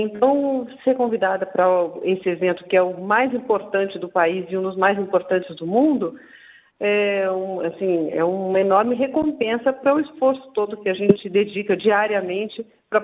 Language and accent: Portuguese; Campinas, São Paulo, Brazil; eu sou de Campinas, me formei em Campinas, meu ateliê é em Campinas.